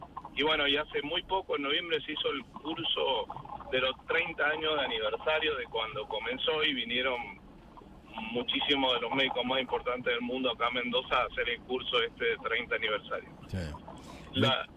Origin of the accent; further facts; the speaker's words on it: Connecticut, United States; born there; also born or lived in Argentina; Yo nací en Estados Unidos cuando mi padre estaba haciendo una maestría en la Universidad de Yale en Connecticut. Entonces yo nací allá justamente.